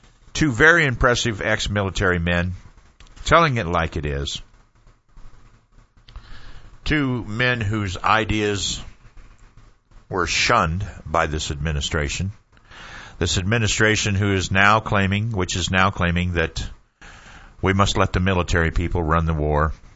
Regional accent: United States; And as an American, I'm ashamed that we have that many stupid people in this country

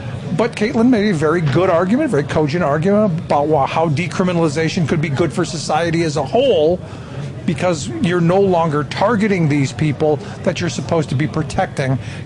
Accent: Cleveland, Ohio, United States; No, I grew up in Cleveland, so there's a visceral thing.

